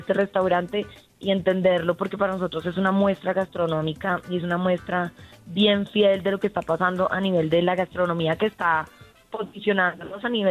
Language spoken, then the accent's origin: Spanish; Bogotá, Colombia; Para nosotros ha sido un camino también de ver cómo Bogotá, como bogotanos, empezamos también a reconocer esa identidad gastronómica que tiene la ciudad